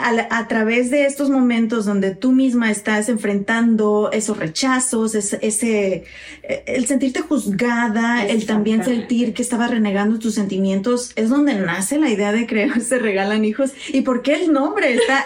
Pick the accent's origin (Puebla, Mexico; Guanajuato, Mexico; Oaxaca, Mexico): Guanajuato, Mexico; yo soy originaria de Guanajuato.